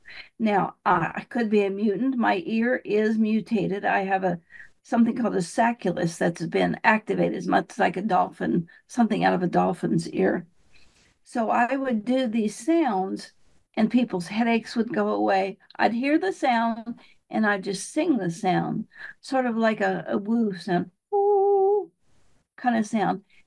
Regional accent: Appalachia, United States; Well, I was raised in Appalachia and we lived in an old corn crib. We didn't have any electricity, no running water, no sounds.

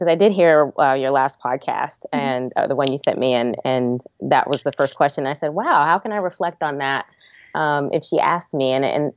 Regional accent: New Jersey, United States; also born or lived in Brooklyn, United States; We moved from Brooklyn, New York, to New Jersey when I was like in the second grade. Mm-hmm. I have some early memories in New York of being kind of in church here and there.

